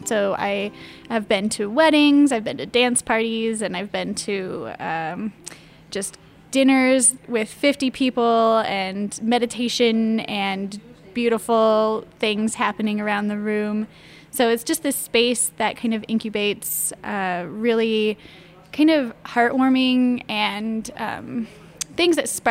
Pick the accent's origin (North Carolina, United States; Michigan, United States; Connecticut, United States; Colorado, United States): Colorado, United States; Northglenn; Like I grew up in North Glen, which is right outside of Denver.